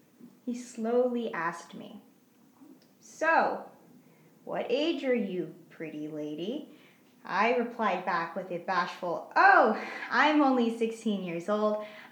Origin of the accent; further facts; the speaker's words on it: Canada; because I grew up in Canada, because my parents were multicultural